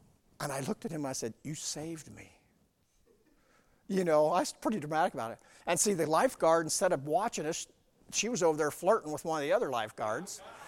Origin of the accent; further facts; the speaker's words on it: Lavella, Iowa, United States; I come from Lavella, way out West Lavella, and back then they had swimming lessons